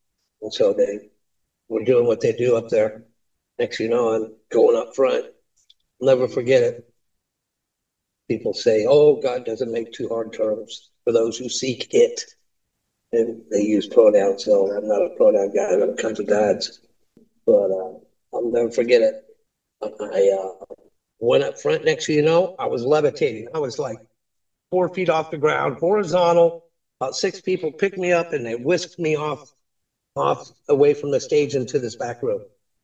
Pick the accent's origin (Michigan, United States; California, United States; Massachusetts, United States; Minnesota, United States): California, United States; Stockton; Don't judge me because I'm from Stockton, Sam.